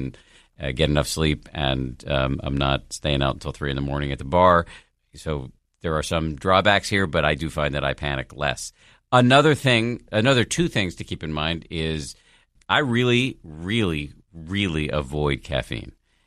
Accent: Boston, Massachusetts, United States; Appreciate the question and the kind words and the shout out from Boston, my hometown. When I want to amuse my wife, I do a Boston accent.

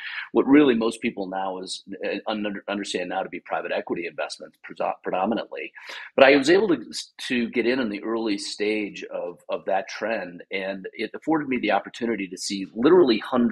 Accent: Wisconsin, United States; And my parents, I grew up in Wisconsin. My parents were divorced.

